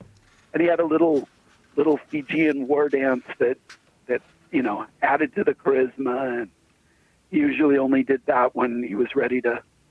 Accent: Seaside, Oregon, United States; I grew up in Seaside, which is a small coastal town about 100 miles west of Portland.

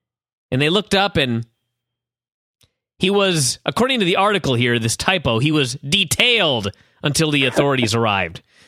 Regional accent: Bothell, Washington, United States; a crime that had happened here in Bothell, my hometown recently

